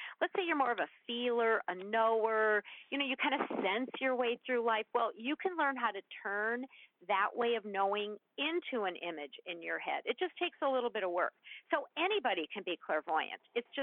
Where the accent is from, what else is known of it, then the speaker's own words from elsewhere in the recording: Minnesota, United States; I'm Minnesotan. We don't eat kumquats.